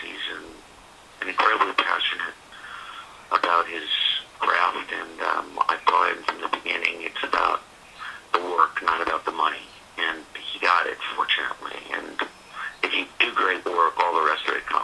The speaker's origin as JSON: {"language": "English", "region": "New York", "country": "United States", "tie": "born or raised there", "also_born_or_lived": "New Jersey", "said": "a lot of people know I was born and raised in New York and New Jersey, and my relatives lived in Long Island, and I can remember being a kid being out there"}